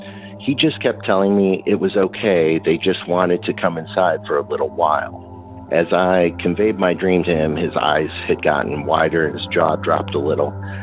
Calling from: Texas, United States; Hey, Derek … in Texas with a story for hopefully a Hometown Legends show.

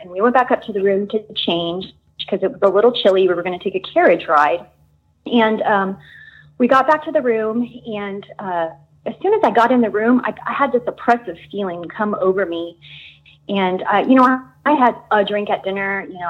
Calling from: Austin, Texas, United States; I'm calling from Austin, Texas.

